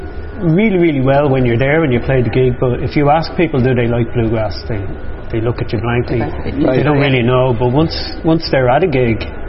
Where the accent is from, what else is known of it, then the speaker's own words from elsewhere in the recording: Ireland; Now, they're Irish songs because we're Irish and we've written them